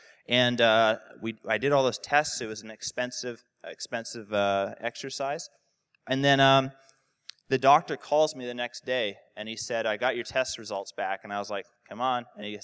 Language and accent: English; Canada; As a Canadian